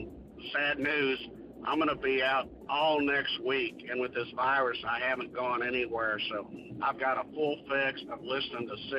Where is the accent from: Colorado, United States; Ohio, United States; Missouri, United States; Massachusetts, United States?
Missouri, United States; Kansas City; I'm originally from Kansas City, so of course I like the Chiefs.